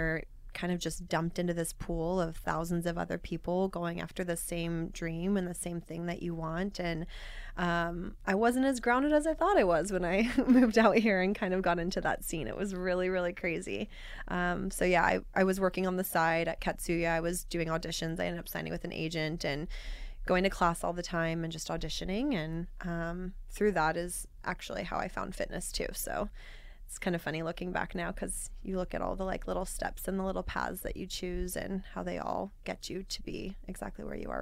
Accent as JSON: {"language": "English", "town": "Overland Park", "region": "Kansas", "country": "United States", "tie": "born or raised there", "said": "So I grew up in Kansas, Overland Park, Kansas. I, you know, just like a Midwest gal doing Midwest things."}